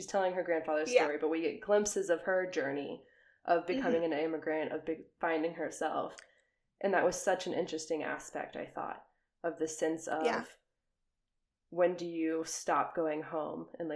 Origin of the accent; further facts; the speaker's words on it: United States; I don't think I will ever shed the fact that I'm American. I think that will always be noticeable.